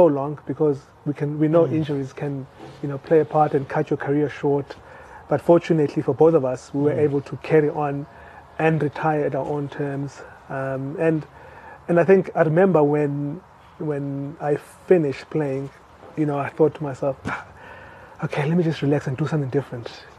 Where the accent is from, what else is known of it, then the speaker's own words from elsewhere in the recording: Umtata, Eastern Cape, South Africa; growing up in Umtata, you don't, the school, the primary school I went to, we didn't have rugby as a sport